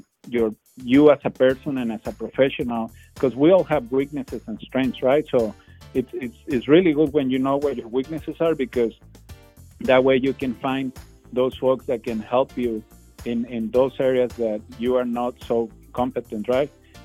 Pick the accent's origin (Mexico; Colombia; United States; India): Mexico; English is a second language; moved away; I was born and raised in Mexico, moved here in 2006, and I didn't really speak that much English.